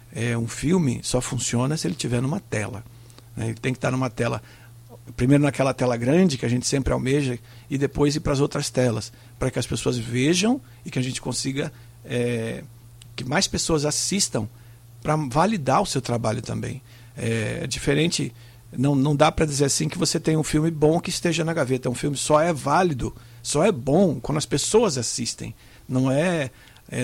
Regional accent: Brazil; A gente é brasileiro, mas por ser um país continental, a gente tem várias culturas dentro da mesma cultura.

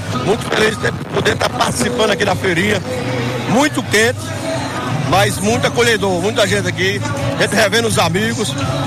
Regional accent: Caraúbas, Rio Grande do Norte, Brazil; sou lá do município de Caraúba, Caraúbas

